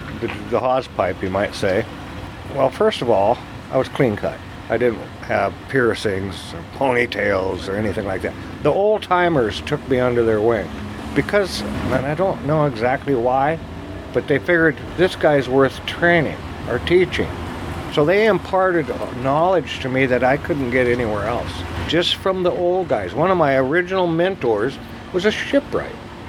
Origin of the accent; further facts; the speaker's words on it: Alaska, United States; Being born and raised in Alaska when it was still a territory, we lived in the bush.